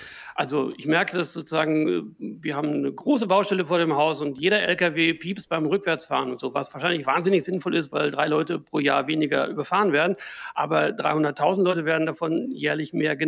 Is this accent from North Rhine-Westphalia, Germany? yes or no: yes; North Rhine-Westphalia, Germany; und ich bin im Ruhrgebiet groß geworden